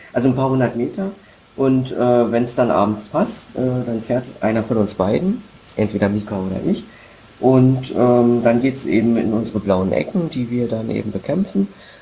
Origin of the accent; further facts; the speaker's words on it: Saxony-Anhalt, Germany; now in Berlin, Germany; Also ich komme ja ganz ursprünglich aus der Wische, das ist praktisch bei Osterburg oder Wittenberge, Havelberg die Ecke.